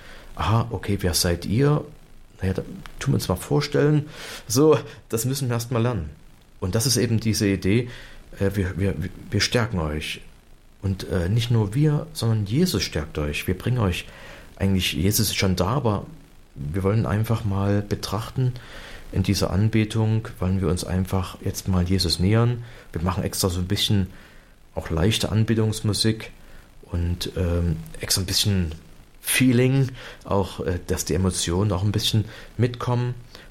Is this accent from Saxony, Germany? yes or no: yes; Pirna, Saxony, Germany; in unserer Jugendgruppe in Pirna, wo ich herkomme